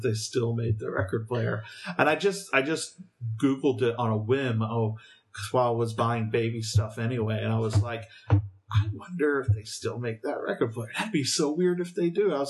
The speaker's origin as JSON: {"language": "English", "country": "United Kingdom", "tie": "born or raised there", "said": "I also ordered some of the kids' books that I grew up with in Britain."}